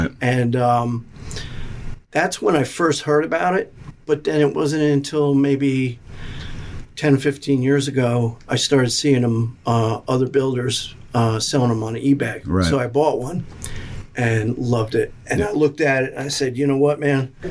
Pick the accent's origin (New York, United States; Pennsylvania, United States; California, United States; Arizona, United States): Arizona, United States; Phoenix; born there; And my parents had a ranch out in Arizona. I was born in Phoenix, Arizona.